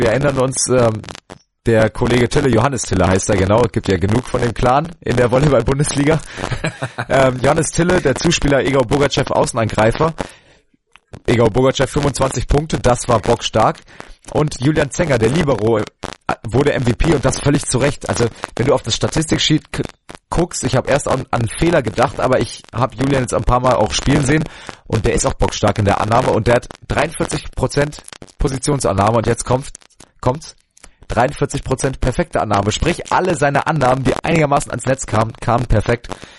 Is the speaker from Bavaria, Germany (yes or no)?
no; Hesse, Germany; jetzt als Hesse kann ich sagen